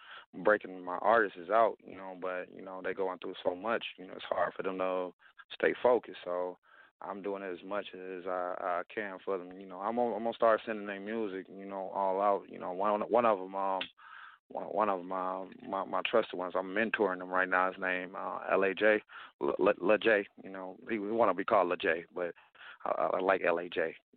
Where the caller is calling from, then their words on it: Minnesota, United States; Minnesota.